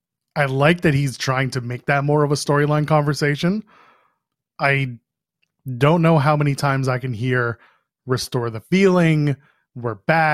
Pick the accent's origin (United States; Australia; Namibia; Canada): Canada; I'm a Canadian, I don't give a shit.